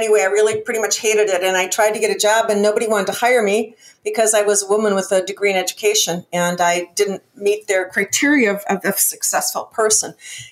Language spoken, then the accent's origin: English; Minneapolis, Minnesota, United States; I'm from Minneapolis, and Minneapolis at that point in time had the sixth largest corporate headquarters in the U.S.